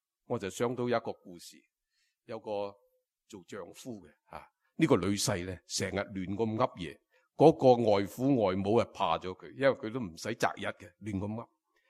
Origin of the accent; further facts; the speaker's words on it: China; 所以你知道我哋中国人讲咩？